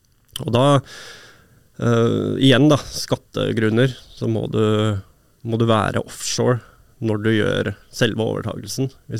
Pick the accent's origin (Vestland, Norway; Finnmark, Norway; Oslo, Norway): Oslo, Norway; Stovner; Nå er jeg født og oppvokst på Stovner da.